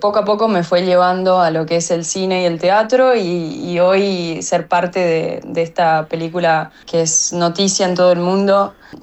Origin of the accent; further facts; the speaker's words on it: Argentina; now in Italy; sobre todo siendo argentina, con todos los sacrificios que se hacen también para estar hoy en día acá viviendo en Italia hace 8 años